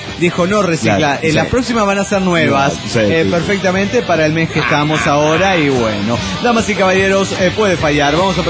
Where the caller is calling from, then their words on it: Reynosa, Tamaulipas, Mexico; de Reynosa, Tamaulipas.